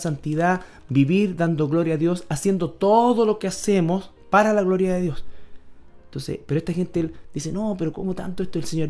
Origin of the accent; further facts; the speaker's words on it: Chile; que, sobre todo si somos chilenos